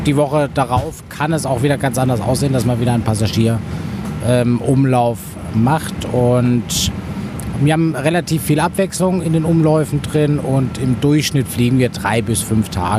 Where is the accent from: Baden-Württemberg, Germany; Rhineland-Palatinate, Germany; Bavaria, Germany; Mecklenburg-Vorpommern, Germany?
Bavaria, Germany; born there; Ja, ich bin gebürtiger Bayer, deswegen bin ich ein bisschen parteiisch in dieser Frage.